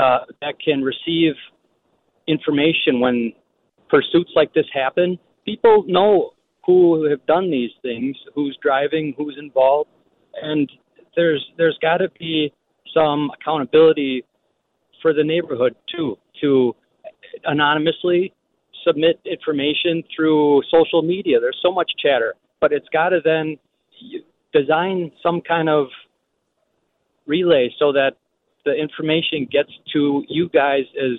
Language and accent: English; Milwaukee, Wisconsin, United States; I'm actually from Milwaukee, driving back from a work day in Chicago.